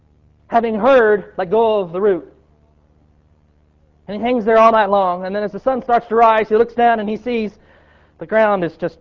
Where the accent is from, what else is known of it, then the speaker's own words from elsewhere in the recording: Texas, United States; I'm not from Missouri. I'm from Texas.